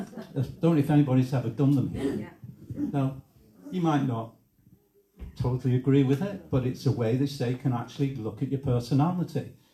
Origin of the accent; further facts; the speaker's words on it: Manchester, North West England, United Kingdom; And I remember, you know, growing up in Manchester after the war.